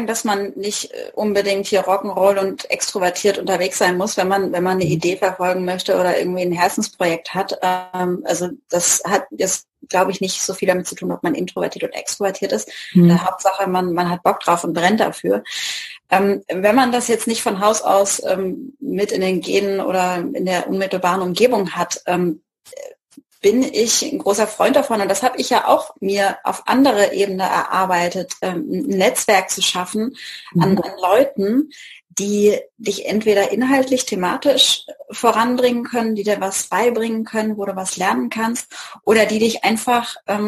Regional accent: Mannheim, Baden-Württemberg, Germany; Hier in der Gegend von Mannheim.

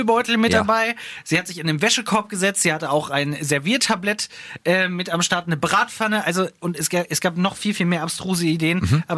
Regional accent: Harz, Germany; die sich waghalsig in meiner Heimat den Harz begeben hat

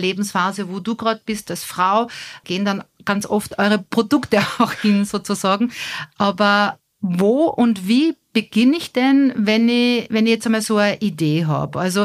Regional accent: Austria; bei uns in Österreich

